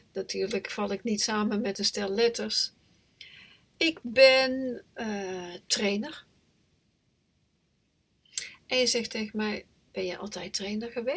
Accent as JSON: {"language": "Dutch", "region": "North Brabant", "country": "Netherlands", "tie": "born or raised there", "also_born_or_lived": "Utrecht", "moved": "as an adult", "said": "Maar ik ben geboren in 1959. Ik ben opgegroeid in een klein plaatsje in Brabant. Ik ben op mijn 18e verhuisd naar Utrecht"}